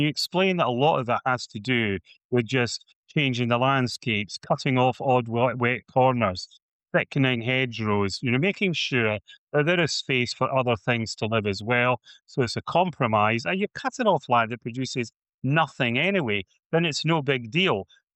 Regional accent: Dundee, Scotland, United Kingdom; born there; I'm Scottish. I was born in Dundee.

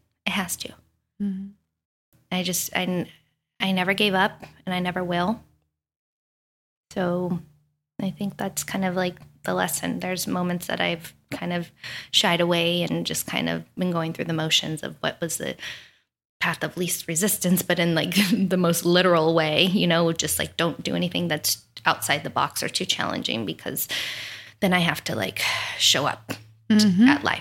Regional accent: Oxnard, California, United States; I'm so not from the South at all. I'm from Oxnard, California. I'm a Southern Cali beach girl. And I think I have a twang sometimes, whatever.

